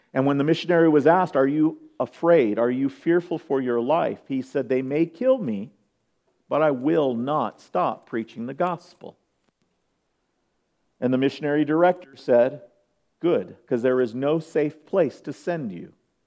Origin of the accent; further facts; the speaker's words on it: California, United States; I'm from California, so at Disneyland they had a little rubber room